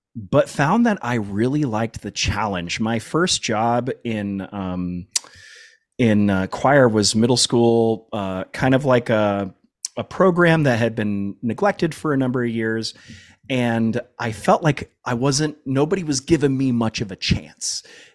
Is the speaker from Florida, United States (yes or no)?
yes; Fort Myers, Florida, United States; grew up in Fort Myers, Florida, Southwest Florida, and I didn't realize how lucky I was unt